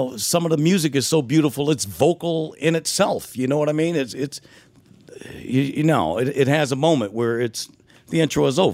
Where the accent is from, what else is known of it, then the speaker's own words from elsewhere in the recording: Detroit, Michigan, United States; I mean, growing up in Detroit, I mean, I played all that stuff on the radio, man.